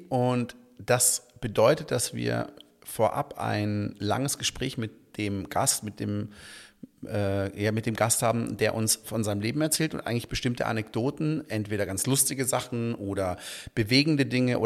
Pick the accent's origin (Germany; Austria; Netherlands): Germany; Baden-Württemberg; Und meine Kindheit im Schwarzwald, ich lebe da immer noch